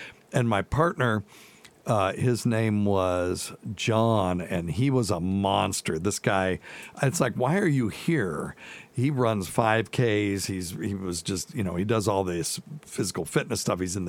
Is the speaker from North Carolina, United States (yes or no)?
yes; Cashiers, North Carolina, United States; It's right between Asheville and Brevard, which is where I grew up. I mean, I grew up in Cashers, North Carolina.